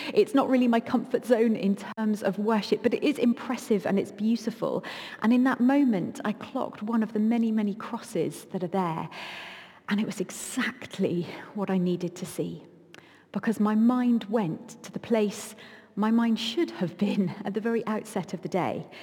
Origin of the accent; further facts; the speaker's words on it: United Kingdom; We are British and we queue. That is what we do.